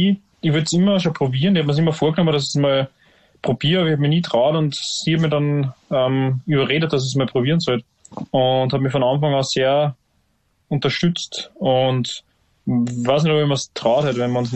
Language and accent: German; Upper Austria, Austria; also so aufgewachsen bin am Land, mit so harter Mühlviertler Männlichkeit